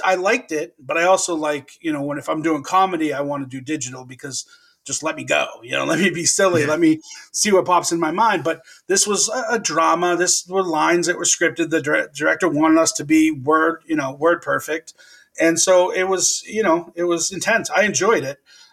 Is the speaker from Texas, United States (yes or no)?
no; Boston, Massachusetts, United States; accent: Boston; they wanted my Boston accent, which was cool, but I've been trained for so long to try to lose it and not act with my accent.